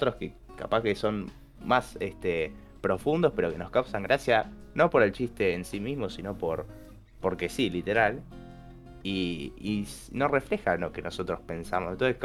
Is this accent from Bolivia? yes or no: no; Argentina; nosotros somos argentinos, pero puede ofender a alguien tranquilamente.